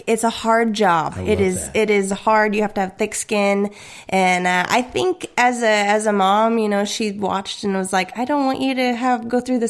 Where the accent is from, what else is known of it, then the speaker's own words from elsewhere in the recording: Oregon, United States; also born or lived in Nashville; we've covered that I'm from Oregon, and now I live back on the West Coast in Northern California. But I did live in Nashville for a while